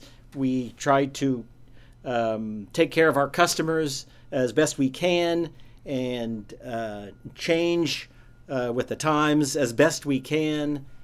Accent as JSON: {"language": "English", "town": "Evansville", "region": "Indiana", "country": "United States", "tie": "born or raised there", "said": "Certainly in my lifetime, growing up in Evansville, those many years ago, downtown was the center of retail and banking and professional activity in the city at the time."}